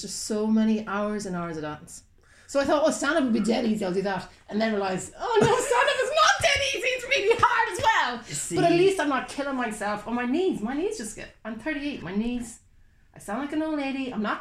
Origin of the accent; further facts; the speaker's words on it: Galway, Connacht, Ireland; now in Belfast, United Kingdom; I'm from Galway.